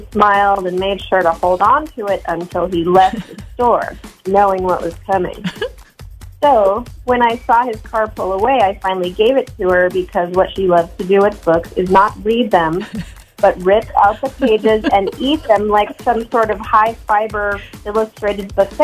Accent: Cottage Grove, United States; I'm from Cottage Grove.

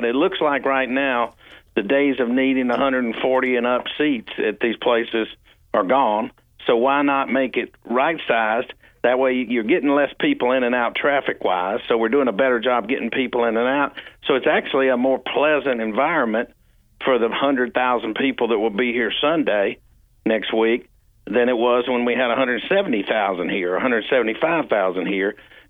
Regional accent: North Carolina, United States; His name's Richard Childress, who I grew up with in North Carolina.

